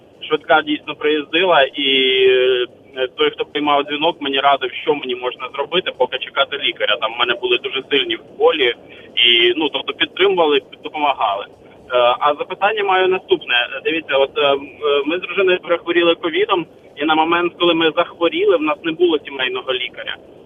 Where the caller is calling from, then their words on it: Kyiv, Ukraine; я з Києва.